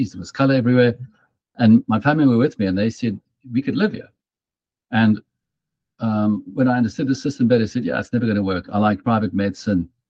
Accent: Pretoria, Gauteng, South Africa; Where I grew up in Pretoria, well, not when I grew up, but when I started working in Pretoria

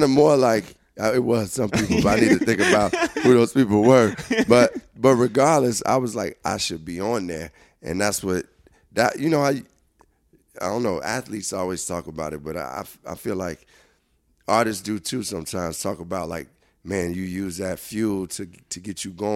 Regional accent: Chicago, Illinois, United States; See me, like, I'm coming from Chicago.

